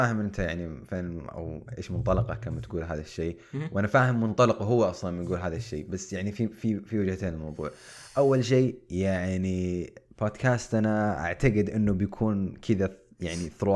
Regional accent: Saudi Arabia; في بعض الناس عقل عندنا في السعودية

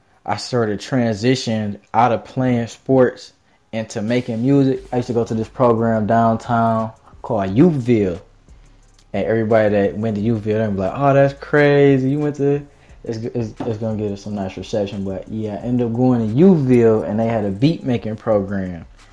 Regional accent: Detroit, Michigan, United States; You know, I'm hailing from Detroit, 313. Detroit, stand up.

